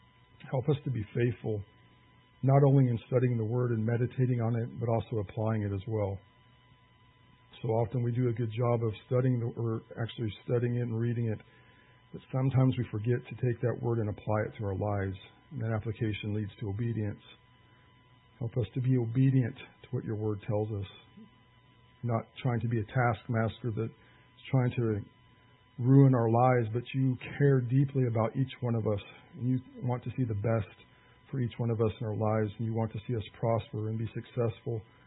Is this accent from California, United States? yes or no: no; Kansas, United States; now in Nebraska, United States; That's one thing I really noticed when I came from Kansas to Nebraska.